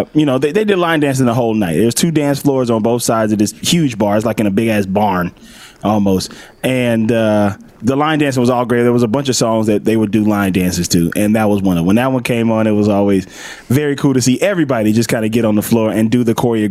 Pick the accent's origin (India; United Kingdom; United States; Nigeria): United States; Los Angeles, California; also born or lived in Mississippi; though I was raised in Los Angeles, I was born in Mississippi, and country music is a part of my life